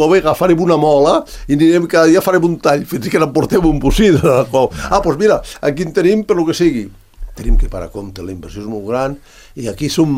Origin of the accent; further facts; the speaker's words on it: Escaldes-Engordany, Andorra; jo sóc d'Escaldes en Gordany, allà ens morim, ens mengem els mocs, com se diu, perquè no votem res, perquè ja no hi ha res.